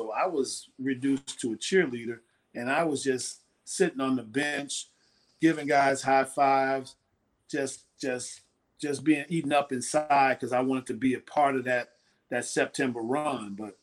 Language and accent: English; Chicago, Illinois, United States; I'm from Chicago too, so I know about them as well.